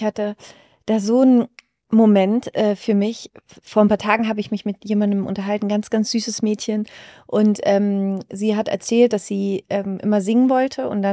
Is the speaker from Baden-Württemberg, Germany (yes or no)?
yes; Überlingen, Baden-Württemberg, Germany; born there; ich bin in Überlingen geboren